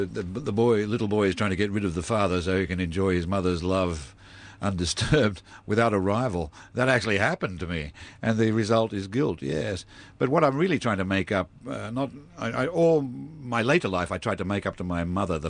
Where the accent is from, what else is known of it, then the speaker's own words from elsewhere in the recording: Australia; when I was a kid and growing up in Australia, my idea of a personal catastrophe was to be stung by bull ants.